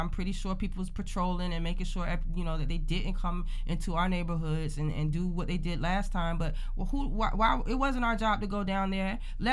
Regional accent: Virginia, United States; I grew up in Virginia, so, like, I'm used to, like, yeah, sometimes cousins would step out of line

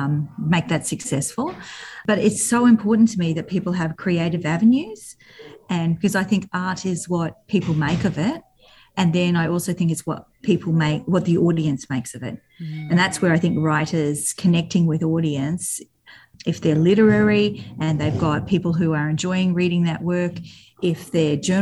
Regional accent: Australia; as an Australian

